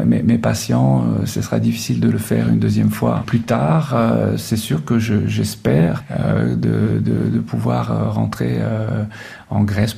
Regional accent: France; born there; Je suis né moi en France. Mes parents sont grecs et ont immigré dans les années 50.

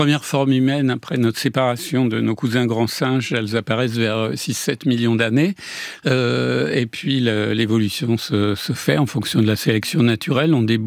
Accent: France; en tant qu'archéologue et historien, je me suis dit, et français

